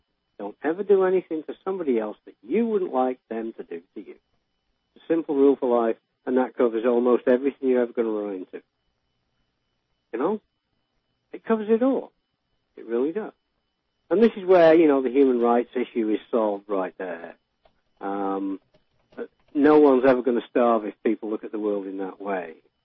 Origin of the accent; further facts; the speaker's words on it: England, United Kingdom; now in Canada; I'm born in England. I'm a Brit. I came to Canada. I married a Canadian. I came over here.